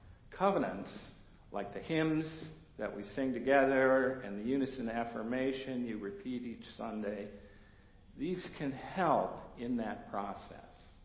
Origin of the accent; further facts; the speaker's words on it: Cleveland, Ohio, United States; also born or lived in California; I grew up in Cleveland.